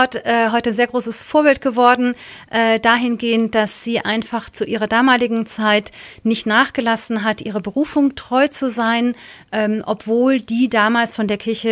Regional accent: Stadtbergen, Bavaria, Germany; also born or lived in Augsburg; Ich freue mich wieder, hier in meiner Heimatstadt Augsburg zu sein, beziehungsweise groß geworden bin ich ja in Stadtbergen

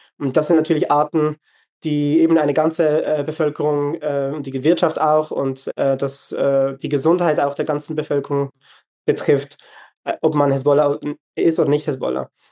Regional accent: Switzerland; now in Lebanon; Ich bin Schweizer

